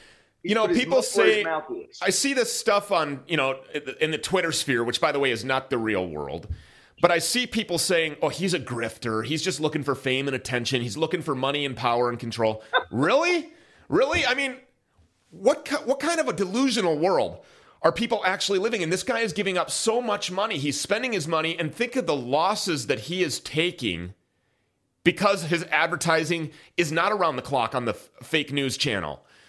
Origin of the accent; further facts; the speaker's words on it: Minnesota, United States; this guy is a multimillionaire, self-made from right here in my home state of Minnesota.